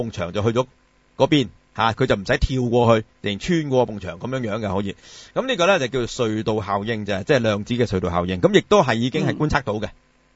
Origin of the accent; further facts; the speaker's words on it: Guangdong, China; 但係我哋廣東人好少用呢個字嘅啊